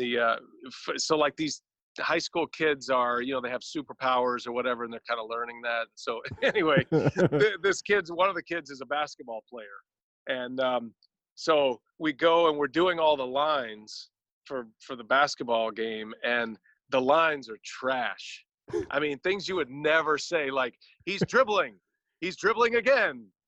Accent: Texas, United States; accent: Texas drawl; I had a kind of a Texas drawl, and I kind of talked like this, you know, a little drawl. Kind of talked out of the side of my mouth. This is the way I grew up talking

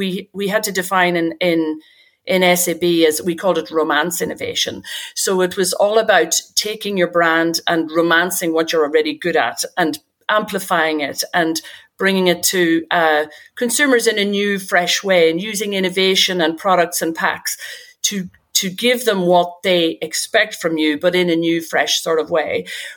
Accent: County Monaghan, Ireland; now in London, United Kingdom; I am, very much so. I'm from Monaghan. I've been in living in West London for a long time, though

